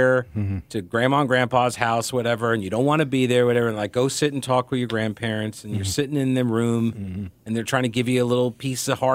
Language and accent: English; New York, United States; I mean, look, I grew up in New York. I was never a Howard Stern fan.